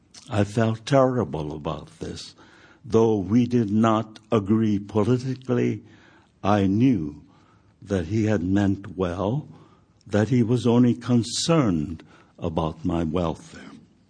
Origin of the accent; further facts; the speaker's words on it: United States; How dare they question my loyalty as an American?